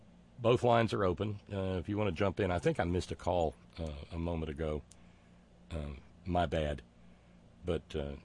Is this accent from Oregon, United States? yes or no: no; Alabama, United States; I've seen it growing up in Alabama.